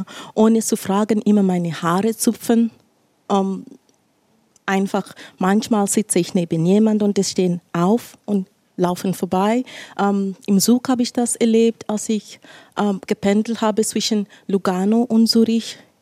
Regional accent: Kenya; now in Switzerland; ich komme ursprünglich aus Kenia und 95% so sage ich, die Leute dort haben die gleiche Hautfarbe wie ich. Bevor ich in die Schweiz gekommen bin

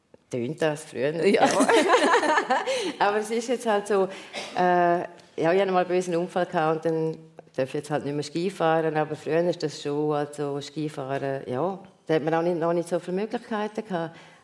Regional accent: Chur, Graubünden, Switzerland; ich wohne gerne da, ich bin sehr gerne in Chur. Chur ist meine Heimat

